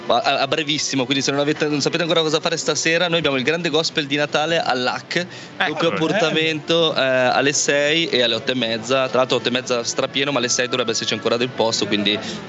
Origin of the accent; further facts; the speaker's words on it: Gordola, Ticino, Switzerland; io sono cresciuto a Gordola.